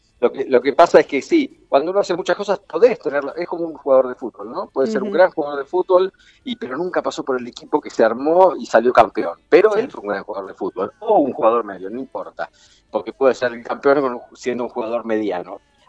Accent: La Plata, Buenos Aires Province, Argentina; donde yo soy de La Plata

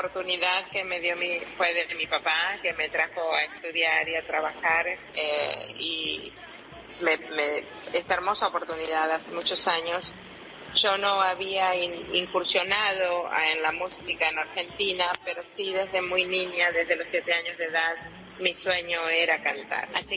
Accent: Ecuador; un amigo que tenía una peña argentina, siendo ecuatoriano

